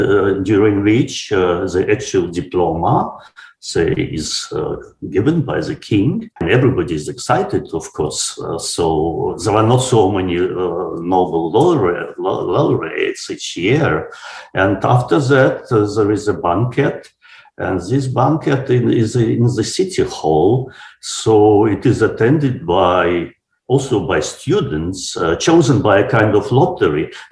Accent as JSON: {"language": "English", "region": "Moscow", "country": "Russia", "moved": "yes", "lives_now": "Germany", "said": "I come from Moscow. So we have moved from Moscow to Germany 30 years ago. But before that, I was in Moscow."}